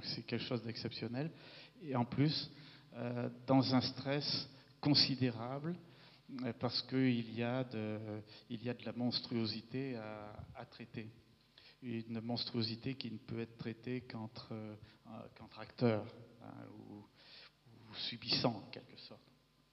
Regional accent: Clermont-Ferrand, Auvergne-Rhône-Alpes, France; de ma ville natale, Clermont-Ferrand

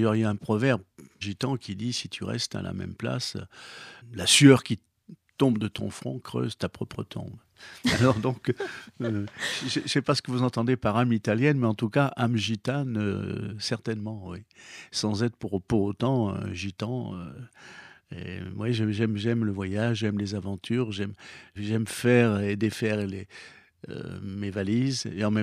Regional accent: Lyon, Auvergne-Rhône-Alpes, France; puisque je suis lyonnais, je suis né à la Croix-Rousse, dans le 4e arrondissement, on ne peut pas être plus lyonnais

